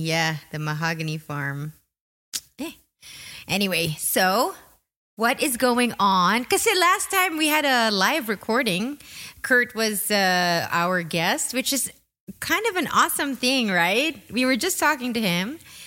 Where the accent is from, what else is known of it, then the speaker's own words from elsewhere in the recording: Philippines; whenever people here know that I'm Filipino